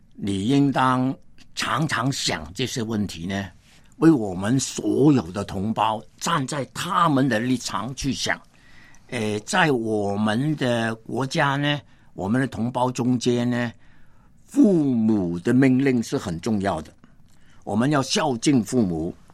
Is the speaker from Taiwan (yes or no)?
no; Hong Kong; 因为你是内地的人，我是香港人。我信了耶稣，我现在二十岁